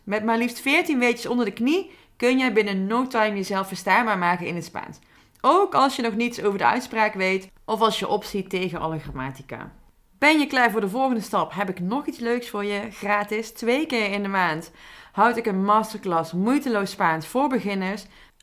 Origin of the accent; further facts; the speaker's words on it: North Brabant, Netherlands; Dus zoals je hoort ben ik een Brabander en heb ik de Franse R achter in mijn keel.